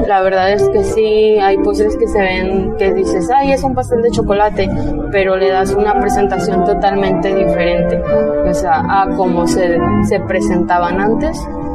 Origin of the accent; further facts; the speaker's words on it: Puerto Vallarta, Jalisco, Mexico; Soy originaria de aquí, de Puerto Vallarta. Ahora sí que nada más, mi familia no es de aquí, de Puerto Vallarta, son de Michoacán. Ya yo nací aquí y aquí quedé.